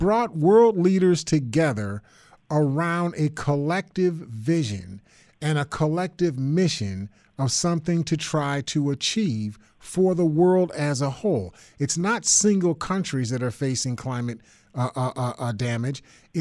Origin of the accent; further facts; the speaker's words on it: United States; I'm an American.